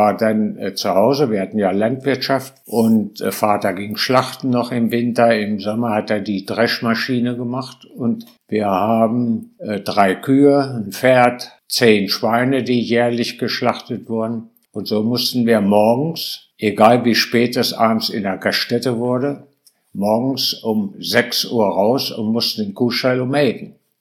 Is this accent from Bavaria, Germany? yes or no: no; Holtensen, Lower Saxony, Germany; also born or lived in Bockenem; Ja, also ich bin ja in Holtensen geboren worden. Wir sind ja drei Jungs und ich bin wirklich fast hinter der Theke zur Welt gekommen. Nach einer gewissen Zeit sind wir ja nach Bovenem verzogen